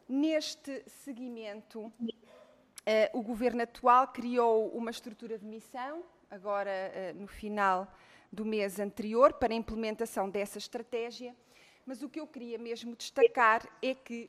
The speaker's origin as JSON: {"language": "Portuguese", "region": "Norte", "country": "Portugal", "said": "como transmontana, tenho orgulho neste movimento cívico"}